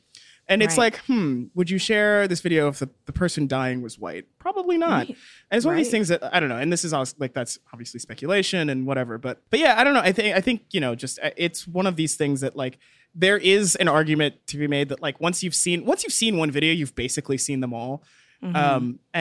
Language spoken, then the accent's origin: English; Texas, United States; I grew up in Texas. I know what Texan cops are like.